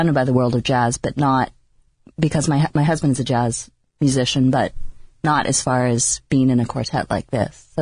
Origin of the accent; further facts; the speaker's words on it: British Columbia, Canada; moved away; I'm the one Canadian in the group. I grew up on Vancouver Island. My parents still live there. I moved away from home in about 1988, and I did most of my schooling in the States.